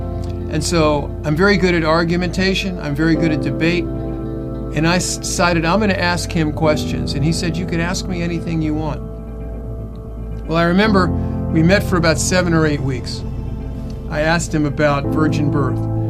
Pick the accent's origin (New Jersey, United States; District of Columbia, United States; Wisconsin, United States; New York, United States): District of Columbia, United States; Washington; I was raised in the Washington, D.C. area. I'm an only child